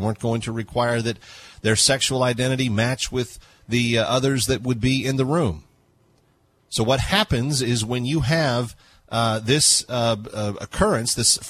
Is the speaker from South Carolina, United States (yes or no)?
no; Texas, United States; I'm from Texas.